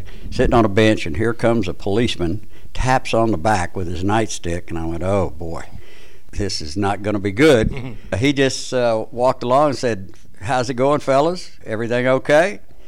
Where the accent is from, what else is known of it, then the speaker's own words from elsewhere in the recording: Pine Bluff, Arkansas, United States; now in Hot Springs, United States; Backstory is I came here to help a friend move. We both were from my hometown, Pine Bluff, about 80 miles southeast of here, and I fell in love with the street.